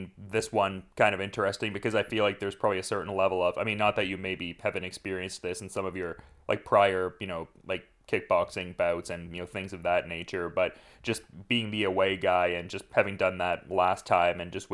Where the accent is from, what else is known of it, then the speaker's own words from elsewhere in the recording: Oshawa, Ontario, Canada; obviously, for me, Oshawa is my hometown, so it's cool to see that there's a show like that.